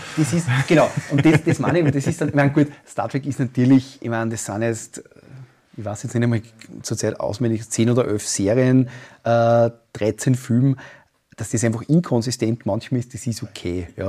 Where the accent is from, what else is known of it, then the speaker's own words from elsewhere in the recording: Upper Austria, Austria; ich bin Oberösterreicher